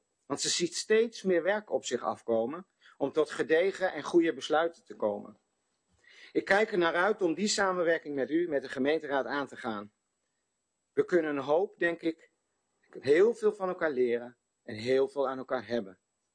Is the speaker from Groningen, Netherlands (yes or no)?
yes; Allertsoog, Groningen, Netherlands; ik ben een man van het platteland. Ik ben geboren getogen op Allertsoog, een buurtschap op de grens van Groningen, Friesland en Drenthe. Ik ben opgegroeid op de boerderij in een warm gezin.